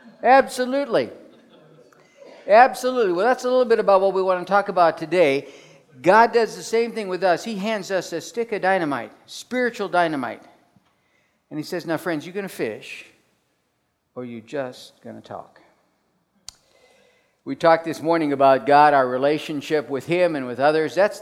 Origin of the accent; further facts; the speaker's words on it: Louisiana, United States; born there; moved away; Yeah, I was born in Louisiana. Some of you folks, I didn't stay there long. I got out just as quick as I could.